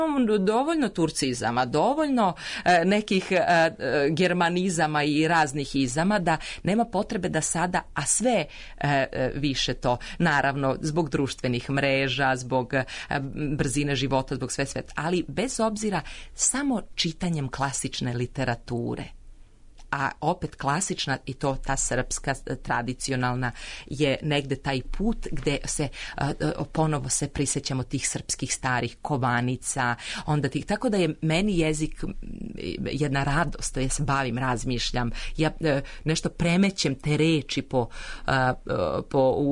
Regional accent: Serbia; accent: standard Serbian; to je književni srpski jezik.

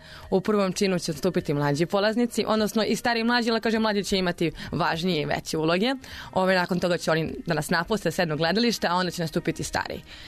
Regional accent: Serbia; kod nas u Srbiji

